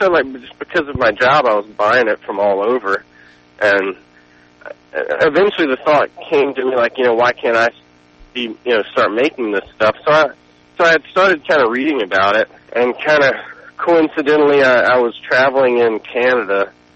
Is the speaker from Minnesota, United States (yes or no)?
no; Nashville, Tennessee, United States; I'm born and raised in Nashville, yeah. I mean, I've moved around a little bit